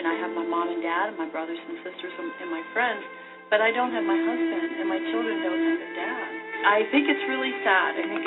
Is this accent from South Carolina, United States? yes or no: no; Pittsburgh, Pennsylvania, United States; I was born and raised in Pittsburgh, right next door to the house that we're in. This is my home.